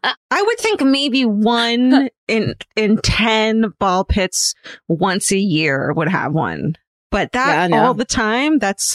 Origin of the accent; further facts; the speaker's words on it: Atlanta, Georgia, United States; I grew up in Atlanta near the Chattahoochee River, which meant particularly in the warm months that snakes were a pretty regular occurrence.